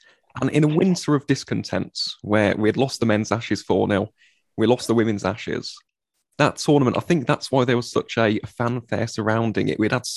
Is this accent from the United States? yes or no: no; West Midlands, United Kingdom; I'm from Warwickshire in the West Midlands. We're landlocked